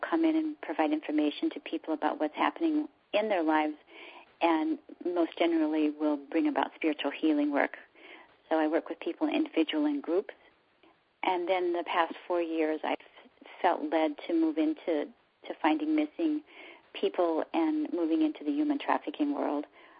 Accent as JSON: {"language": "English", "region": "Illinois", "country": "United States", "tie": "born or raised there", "said": "And then I moved back to Illinois, my hometown."}